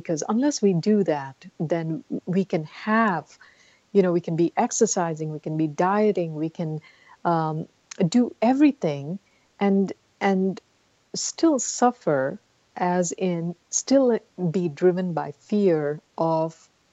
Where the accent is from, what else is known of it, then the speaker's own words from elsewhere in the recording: India; because I grew up in India.